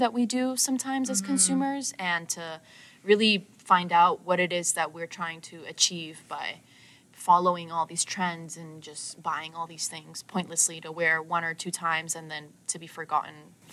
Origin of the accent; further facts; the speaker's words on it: Colombia; moved away; I'm originally from Colombia, like South America, Colombia.